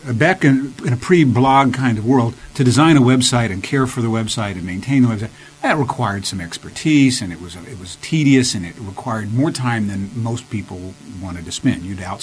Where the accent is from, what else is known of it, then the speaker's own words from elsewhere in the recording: Kennett, Missouri, United States; I grew up in Kennett, Missouri, a town of 9,000 people in southeast Missouri